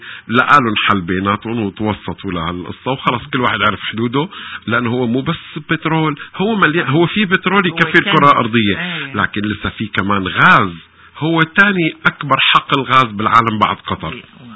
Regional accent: Syria; من سوريا نحن

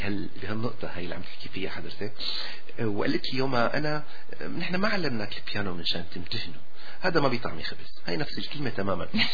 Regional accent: Syria; now in Montreal, Canada; ما كنت بتمنى أني أطلع من سوريا، لكن وإن كان طلعت فمونتريال أكيد بدون شك أمنت لي فرصة كتير هامة.

